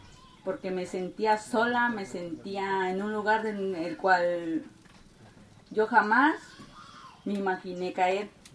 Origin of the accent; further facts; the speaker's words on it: Parotillas, Mexico; vengo de la localidad de Parotillas